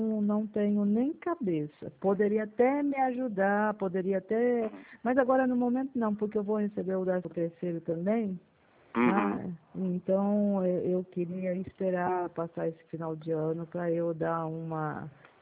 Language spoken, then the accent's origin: Portuguese; Ubirajara, São Paulo, Brazil; Não, eu sou de Ubirajara.